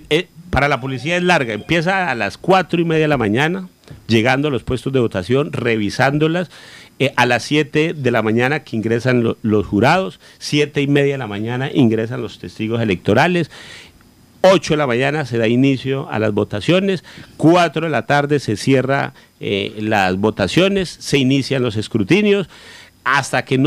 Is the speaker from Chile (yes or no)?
no; Colombia; Pues como todo colombiano, nosotros tratamos de hacerle el quite a la norma.